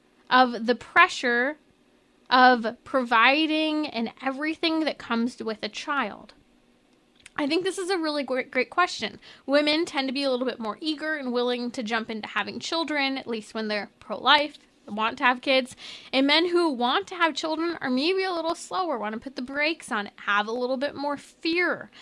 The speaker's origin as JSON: {"language": "English", "town": "San Diego", "region": "California", "country": "United States", "said": "Love my San Diego people here. Okay, so I was from San Diego, if you didn't know that."}